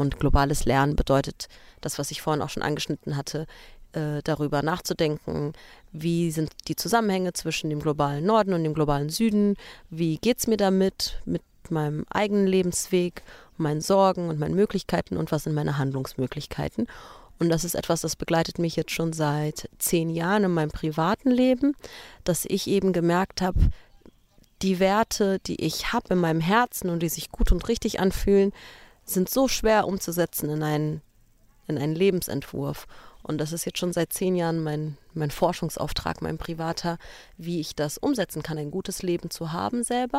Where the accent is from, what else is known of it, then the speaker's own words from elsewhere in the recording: Ethiopia; German is a second language; ich bin aus Äthiopien, Ich bin dort geboren und aufgewachsen.